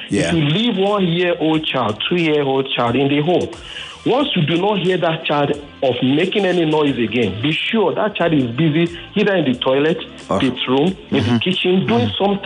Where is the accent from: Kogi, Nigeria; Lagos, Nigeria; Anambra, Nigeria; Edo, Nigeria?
Lagos, Nigeria; Ikorodu; from Ikorodu.